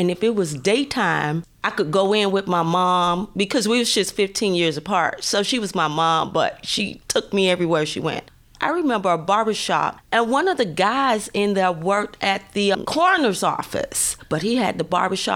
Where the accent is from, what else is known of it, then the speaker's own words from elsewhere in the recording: Miami, Florida, United States; also born or lived in Jacksonville; I was born in Duval County. My family left Jacksonville to go to Miami. My grandparents went, and my mother was 14 and pregnant with me. We moved in an area that's called Overtown, which is an inner city area.